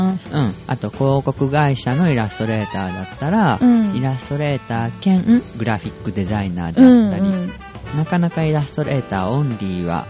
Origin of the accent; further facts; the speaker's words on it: Hiroshima, Japan; 僕広島出身だものでベートーベンさんも広島出身みたいで